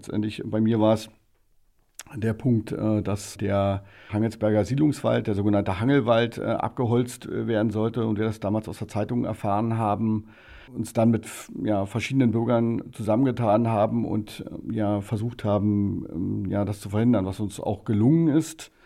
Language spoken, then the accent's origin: German; Berlin, Germany; Ja, also ich bin eigentlich Ur-Berliner, komme aus Berlin-Pankow, habe dort eigentlich mein Leben verbracht, Familie gegründet